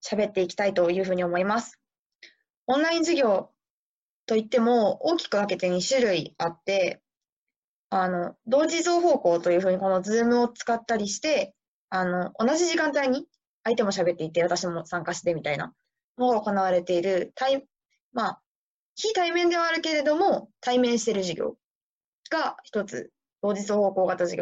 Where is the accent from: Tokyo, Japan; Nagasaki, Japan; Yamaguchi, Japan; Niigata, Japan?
Yamaguchi, Japan; Shimonoseki; 私は地元は下関市なんですけれども